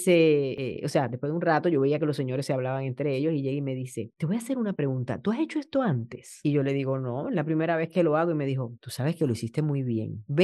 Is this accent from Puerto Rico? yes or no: yes; Añasco, Puerto Rico; yo no soy de San Juan, yo soy de un pueblo que se llama Añasco del área oeste